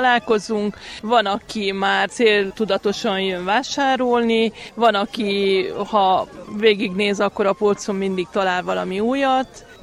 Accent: Kénos, Harghita, Romania; Kénosból jöttem.

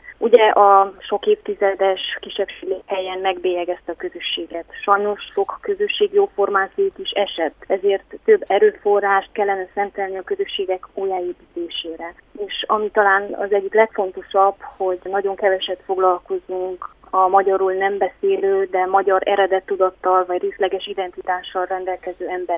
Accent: Slovenia; Ugye én szlovénban születtem és nőttem fel, ismerem ezeket a problémákat.

